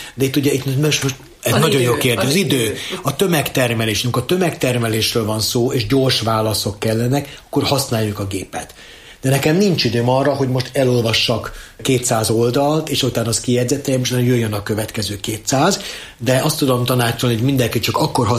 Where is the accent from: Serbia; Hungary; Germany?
Serbia; Zrenjanin, Vojvodina; born there; ugye Nagybecskereken, ahol születtem, ott azért a magyarság kisebbségben volt